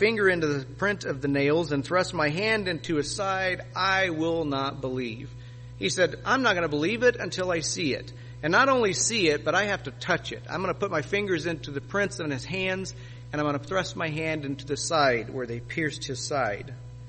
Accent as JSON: {"language": "English", "region": "Missouri", "country": "United States", "tie": "born or raised there", "said": "I grew up in the Midwest, in Missouri. It's called the Show Me State."}